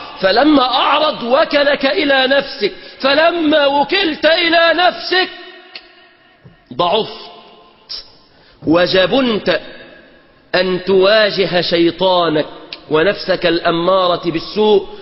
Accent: Egypt; اللهم احفظ بلادنا مصر

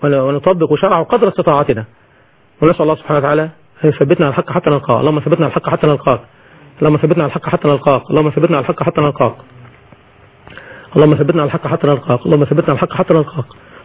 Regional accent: Suez, Suez Governorate, Egypt; كان عندنا في السويس كده يعني.

